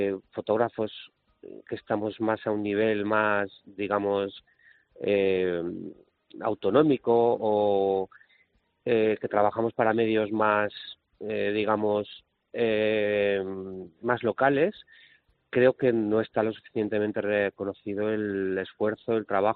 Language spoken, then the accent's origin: Spanish; Huesca, Aragon, Spain; porque yo vivo en Huesca, soy de Huesca